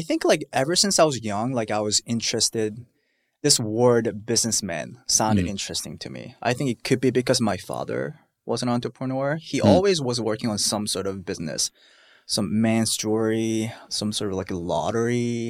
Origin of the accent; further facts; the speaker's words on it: South Korea; English is a second language; moved away as an adult; also born or lived in Minnesota; now in San Francisco, United States; Made in Korea, born and raised in South Korea for the first 18 years. And then I moved to Minnesota with my mom and stepdad. Learned English, went to school for mechanical engineering.